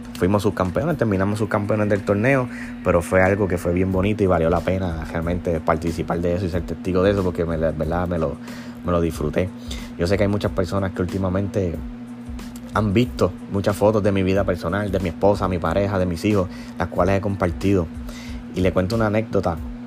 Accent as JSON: {"language": "Spanish", "town": "San Germán", "country": "Puerto Rico", "lives_now": "Sabana Grande, Puerto Rico", "said": "acá de donde yo soy natural, mi pueblito, o sea, yo vivo en Sabana Grande, pero mi pueblito, o sea, de donde yo soy natural, yo soy de San Germán, del pueblo de San Germán"}